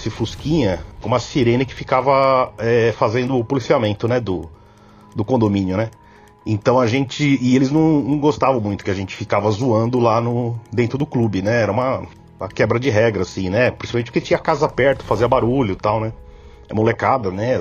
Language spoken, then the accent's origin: Portuguese; São Paulo, Brazil; sou de São Paulo